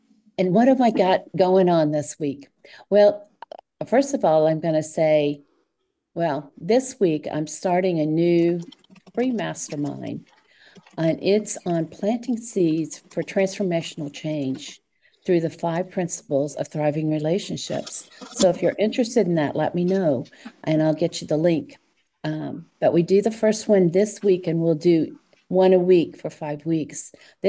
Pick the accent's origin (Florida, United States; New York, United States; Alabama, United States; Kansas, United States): Kansas, United States; Lawrence; Okay, I come from Kansas, Lawrence, Kansas, except we live outside on a little lake.